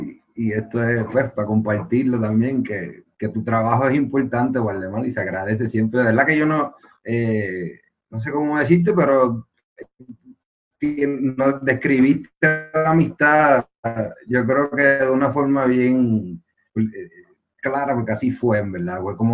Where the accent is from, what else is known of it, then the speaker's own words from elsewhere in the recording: Puerto Rico; mi papá es español, soy mitad boricua, mitad español.